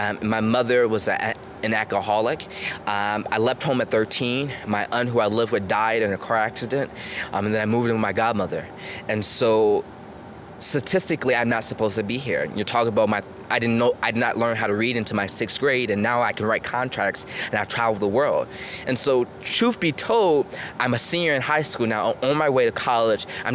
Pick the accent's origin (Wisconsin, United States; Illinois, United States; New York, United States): Illinois, United States; Chicago; Being a Chicagoan is an identity. It means that you're resilient.